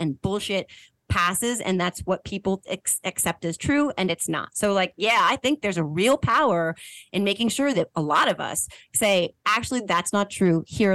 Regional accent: New Jersey, United States; I am from New Jersey and I am a mom.

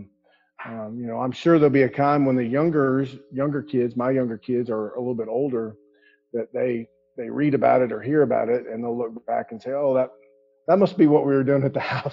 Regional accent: Oklahoma, United States; Did you just ask me that because I'm from Oklahoma?

